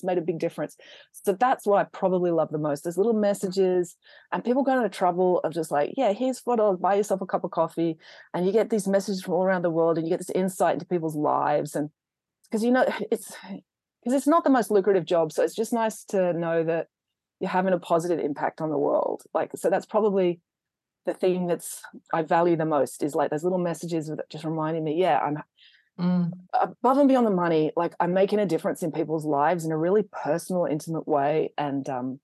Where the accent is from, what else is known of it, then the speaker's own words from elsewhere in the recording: Australia; also born or lived in England; I'm English and my family are English. Like, I've lived in Australia since I was two